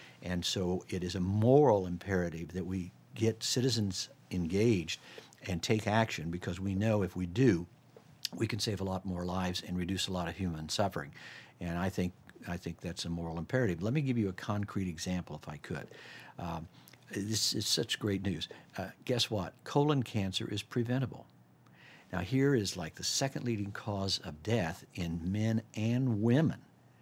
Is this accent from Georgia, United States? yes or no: no; Indiana, United States; because I grew up in Ohio Valley and in Indiana